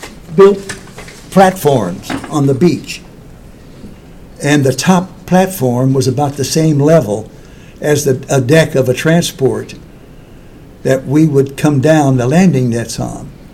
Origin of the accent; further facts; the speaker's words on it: Tennessee, United States; also born or lived in Kentucky / St. Louis; We're from Western Tennessee and Western Kentucky. When my mother and father married, they moved to St. Louis.